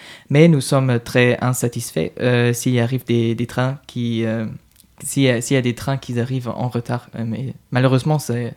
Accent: Germany; French is a second language; Et personnellement, moi, je n'aime pas vraiment les saucisses. Et je suis allemand.

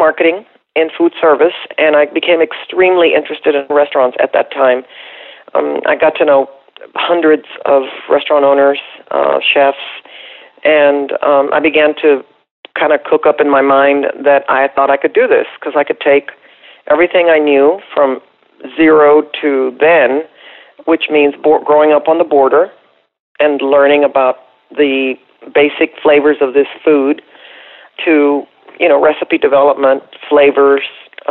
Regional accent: Brownsville, Texas, United States; born there; Okay, well, I was born in Brownsville, Texas. Went on to the University of Texas

